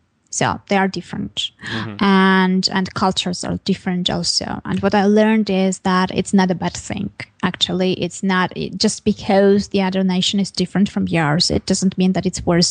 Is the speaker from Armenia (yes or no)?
yes; Armenia; English is a second language; also born or lived in Bulgaria; I already had friends here in Armenia